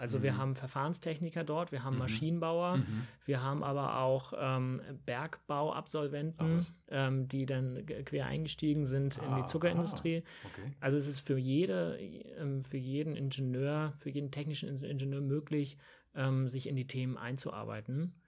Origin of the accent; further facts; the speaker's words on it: Germany; und dann stellt sich raus, ach, wir kommen ja beide aus Deutschland.